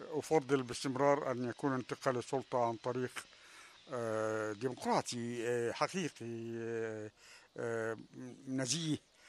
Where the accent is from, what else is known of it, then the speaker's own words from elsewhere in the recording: Egypt; أنا باعتباري مصري شديد الإيمان بمصريتي